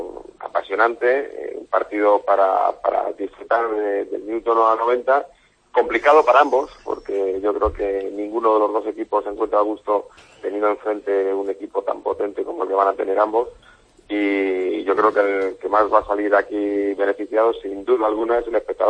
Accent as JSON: {"language": "Spanish", "town": "Madrid", "region": "Community of Madrid", "country": "Spain", "said": "para los que venimos de Madrid."}